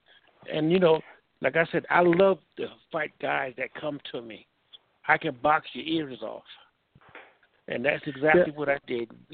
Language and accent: English; Brooklyn, New York, United States; I'm from Brooklyn, New York. That's my hometown.